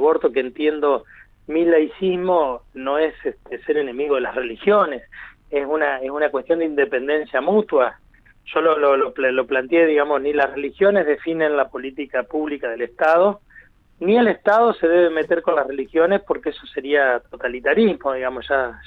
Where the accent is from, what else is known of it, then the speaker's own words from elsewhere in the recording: La Plata, Buenos Aires Province, Argentina; el caso del obispo de La Plata, de donde yo soy